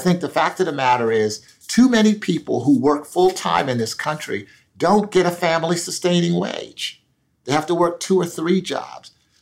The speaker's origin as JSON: {"language": "English", "town": "Philadelphia", "region": "Pennsylvania", "country": "United States", "tie": "born or raised there", "said": "The analogy I would use is with respect to education in my hometown of Philadelphia."}